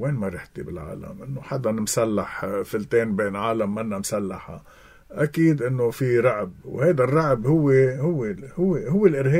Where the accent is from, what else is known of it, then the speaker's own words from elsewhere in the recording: Lebanon; الحياة والنمط يلي كلنا معودين نعيشه نحن كلبنانيين.